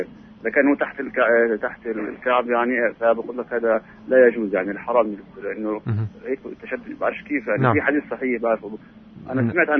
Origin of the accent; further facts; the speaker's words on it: Hebron, West Bank, Palestine; من الخليل.